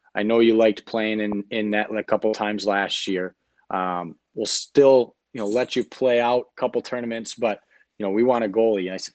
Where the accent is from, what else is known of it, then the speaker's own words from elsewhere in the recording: Grand Rapids, Michigan, United States; So I grew up in Grand Rapids, Michigan.